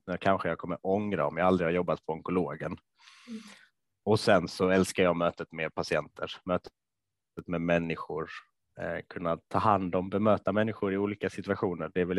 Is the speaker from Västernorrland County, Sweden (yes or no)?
no; Lund, Skåne, Sweden; also born or lived in Stockholm; now in Malmö, Sweden; Född och uppväxt i Stockholm. Eller född i Stockholm, uppväxt i Lund faktiskt. Mm. Och bor i Malmö just nu